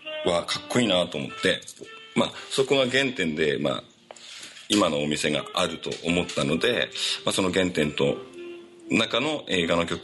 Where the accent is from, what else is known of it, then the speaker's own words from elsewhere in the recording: Mikuni, Fukui, Japan; この三国町であったりとか安島で生まれ育ってきたっていうことで